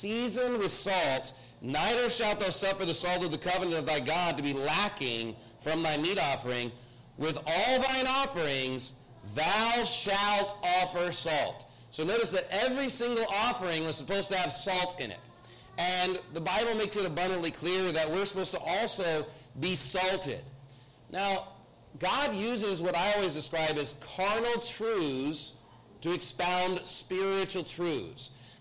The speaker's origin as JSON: {"language": "English", "region": "Texas", "country": "United States", "said": "This is why I'm from Texas, and we love brisket, okay?"}